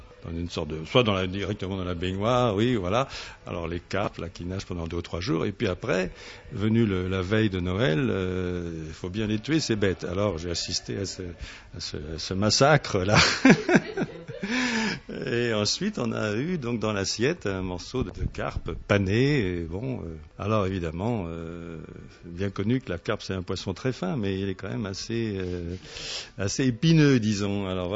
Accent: France; en tant que Français, j'étais quand même habitué à ce fameux réveillon

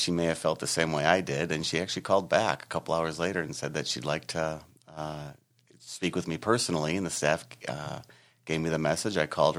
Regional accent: Michigan, United States; So I grew up in a city just outside of Michigan, outside of Detroit, in Michigan.

